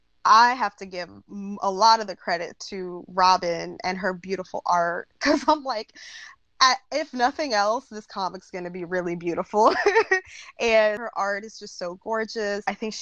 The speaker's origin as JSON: {"language": "English", "town": "Bronx", "region": "New York", "country": "United States", "tie": "born or raised there", "said": "It's my hometown. I'm a military brat, so I've lived everywhere, but the Bronx is what I can call home."}